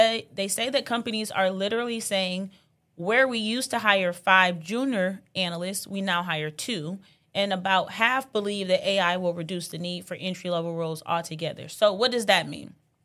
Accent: Ohio, United States; I'm from Ohio.

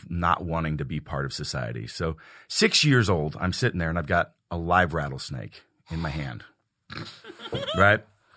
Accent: California, United States; also born or lived in Oregon; All over the wilderness of Northern California and Eastern Oregon.

